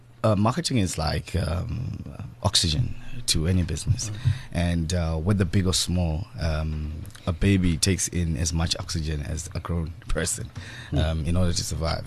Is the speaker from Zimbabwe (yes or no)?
yes; Zimbabwe; I grew up in Zimbabwe, where my parents started the first black advertising agency in Zimbabwe.